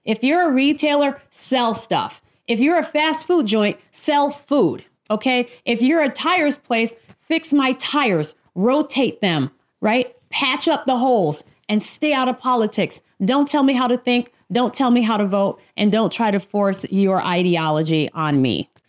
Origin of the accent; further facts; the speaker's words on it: New York, United States; originally I'm a New Yorker